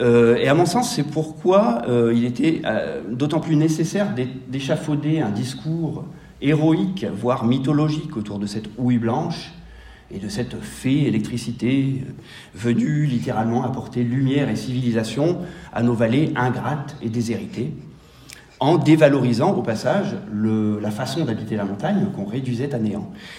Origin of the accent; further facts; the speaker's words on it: Auvergne-Rhône-Alpes, France; chez nous en Maurienne, et notamment en Haute-Maurienne.